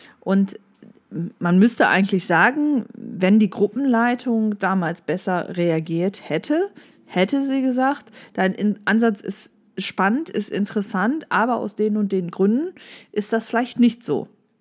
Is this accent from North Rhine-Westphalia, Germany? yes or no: yes; North Rhine-Westphalia, Germany; das war bei uns im Ruhrgebiet so